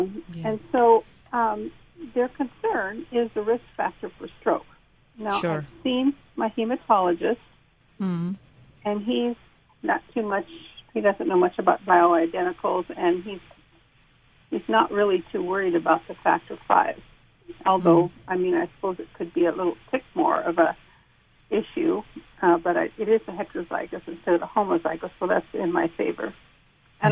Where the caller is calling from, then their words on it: Florida, United States; also born or lived in Edmonds; I'm actually calling from Florida. I used to live in Edmonds, and I started with the Longevity Clinic, about 12 years ago. Mm-hmm. And then about 6 years ago, we moved to Florida.